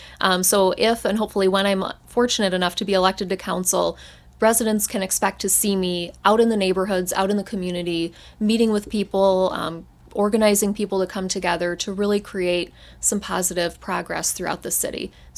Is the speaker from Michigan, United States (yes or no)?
yes; Dearborn, Michigan, United States; So I grew up here in Dearborn, was raised on the east end of town, and went to St. Alphonsus for almost all of my 12 years, so over on Warren and Schaefer.